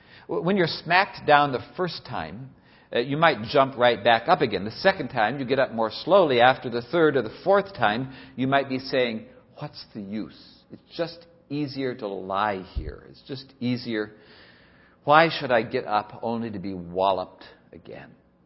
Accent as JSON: {"language": "English", "region": "California", "country": "United States", "tie": "born or raised there", "said": "I grew up in California, about 15 miles from the ocean."}